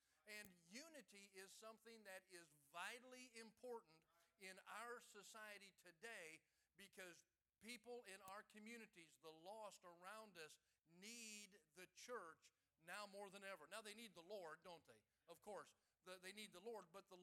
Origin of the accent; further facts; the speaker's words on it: Lincoln, Illinois, United States; I grew up in Lincoln, Illinois. All of you know where Lincoln is.